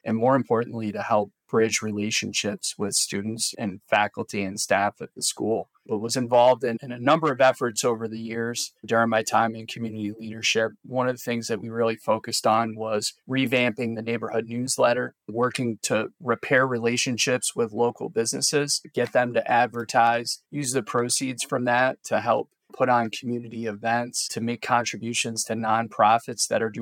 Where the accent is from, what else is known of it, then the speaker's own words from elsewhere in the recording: New York, United States; also born or lived in Northern Virginia; now in Baltimore, United States; Grew up in upstate New York, moved down south back in 2006, got a job with the federal government in IT. And spent my first year living in Northern Virginia.